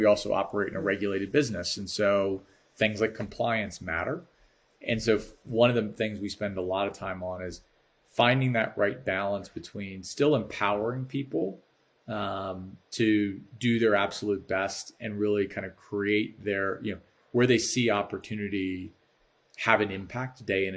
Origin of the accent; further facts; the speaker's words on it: Baltimore, Maryland, United States; now in Chicago, United States; Because I'm an adopted Chicagoan, I can say both. From a football perspective, I grew up a Giants fan. I'm from Baltimore